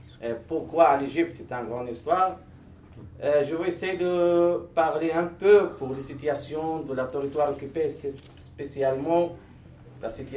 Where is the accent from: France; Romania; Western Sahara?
Western Sahara; L'occupation marocaine essayait toujours de changer notre information, de changer notre culture, mais nous sommes du Sahraoui en la fin.